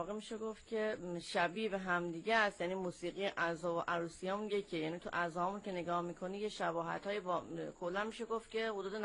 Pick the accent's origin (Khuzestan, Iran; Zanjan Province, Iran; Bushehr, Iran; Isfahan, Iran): Bushehr, Iran; برای ما که بوشهری هستیم میریم اون سمت